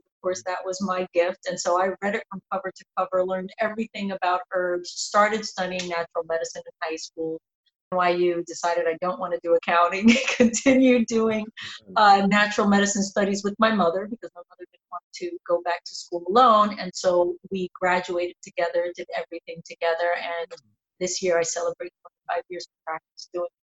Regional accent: New York City, New York, United States; So I'm first generation born here, but even then, growing up in New York City, money to be able to get medicine and things of that sort wasn't something that accessible.

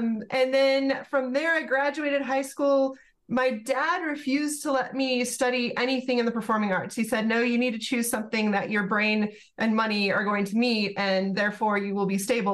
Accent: Aurora, Colorado, United States; So I grew up in a little town called Aurora, Colorado.

